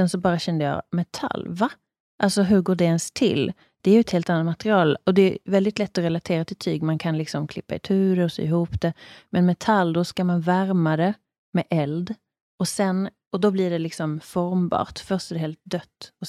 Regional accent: Brösarp, Skåne, Sweden; Hemma, det är ju i Skåne där jag kommer från. Brösarp.

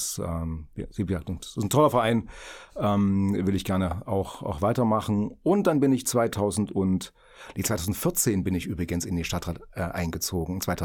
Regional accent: Erfurt, Thuringia, Germany; Ich bin in Erfurt geboren, also das heißt ja landläufig Puffbohne. Der eine oder andere kennt es vielleicht noch, es gab mal am Schrembach eine Kinderklinik, ist lange her, ich bin auch keine 20 mehr, also es gab es damals. Da bin ich geboren

